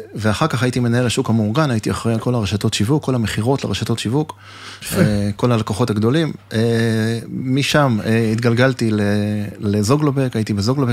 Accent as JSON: {"language": "Hebrew", "town": "Ohad", "region": "Southern District", "country": "Israel", "tie": "born or raised there", "said": "59, קריירה מאוד מגוונת. בוא נתחיל במשפחה קודם כל. נולדתי במושב אוהד."}